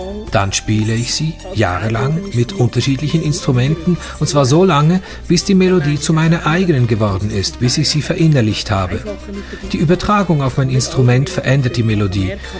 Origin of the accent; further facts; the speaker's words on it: Switzerland; Sind wir Schweizer einfach von Vorurteilen umzingelt, unserer eigenen Musik gegenüber?